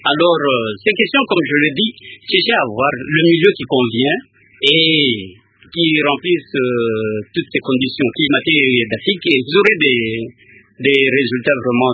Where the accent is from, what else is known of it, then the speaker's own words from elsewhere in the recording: Katanga, DR Congo; j'ai déjà été aussi au Katanga, j'ai grandi au Katanga, j'ai fait des études au Katanga